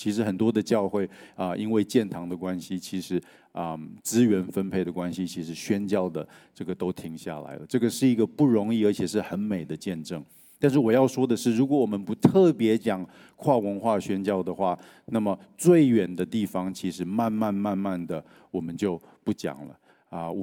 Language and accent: Chinese; Taiwan; 我去柬埔寨的时候，就是那边就是我们都是台湾的